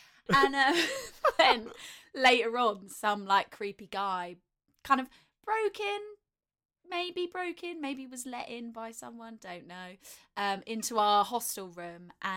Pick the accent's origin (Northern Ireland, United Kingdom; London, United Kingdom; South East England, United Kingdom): South East England, United Kingdom; I grew up in Surrey. Very rural, very lovely.